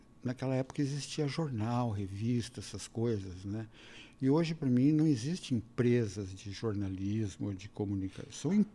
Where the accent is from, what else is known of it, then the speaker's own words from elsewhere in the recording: Cruz Alta, Rio Grande do Sul, Brazil; now in Porto Alegre, Brazil; Sou de Cruz Alta.